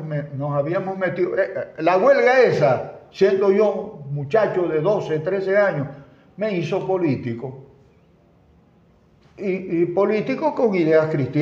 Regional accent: Mérida, Venezuela; Yo, cuando vine de Mérida, recibí un pergamino

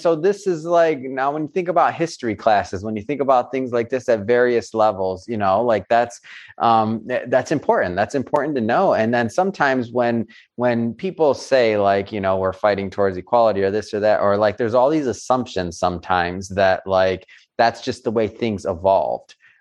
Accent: Detroit, Michigan, United States; I'm from Detroit.

